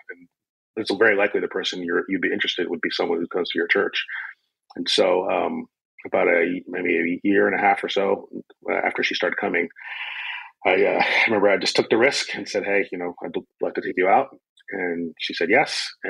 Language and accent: English; New Jersey, United States; also born or lived in Brooklyn, New York; I'm originally from the New York, New Jersey area. I was born in Brooklyn to Haitian immigrants, and then grew up in northern New Jersey, then went to Princeton in New Jersey